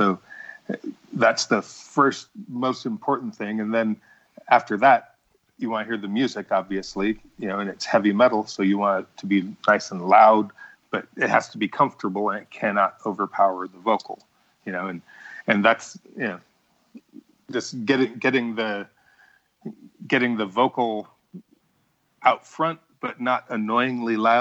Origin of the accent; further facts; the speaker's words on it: Illinois, United States; also born or lived in Minnesota; now in Atlanta, United States; Yeah, I live in Atlanta, Georgia. I moved here with my wife in 1994, so I say I'm from here. I grew up in Illinois and was born in Minnesota.